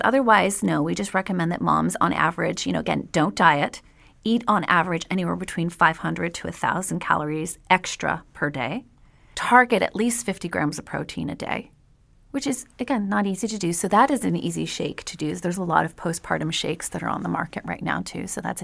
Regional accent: Quebec, Canada; But of course, I'm from Canada and from Quebec, so I love maple anything.

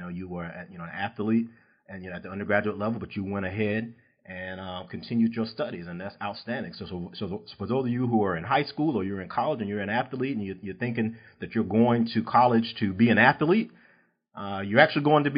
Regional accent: East Coast, United States; now in Texas, United States; I'm from the East Coast. You're from the West Coast. But we both got to Texas.

